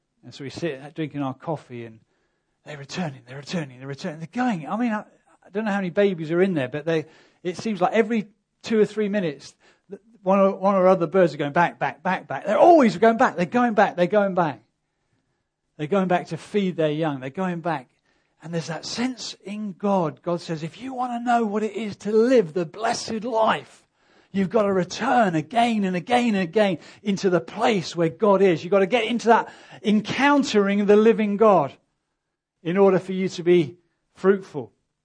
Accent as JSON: {"language": "English", "country": "United Kingdom", "said": "Now we evangelicals in the UK, we are not good at intimacy. We're not good at intimacy. We're British."}